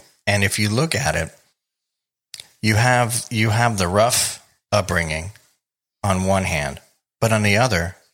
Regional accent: Brooklyn, New York, United States; me growing up in Brooklyn for 5 years as, you know, a child, I've seen my share of stuff.

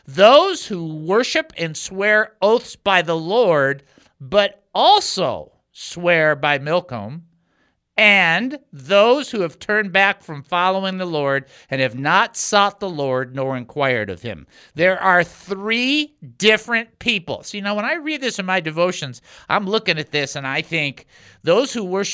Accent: Southfield, Michigan, United States; But back where I grew up in Southfield, Michigan, we had a milk shoot

